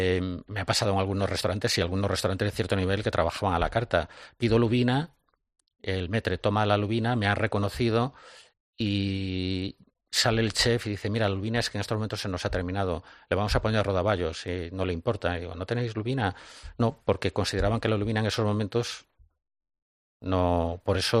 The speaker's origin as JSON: {"language": "Spanish", "region": "Galicia", "country": "Spain", "said": "yo soy de Galicia, de una aldea que se llama Guente, al lado de Negreira, un pueblecito al lado de Santiago."}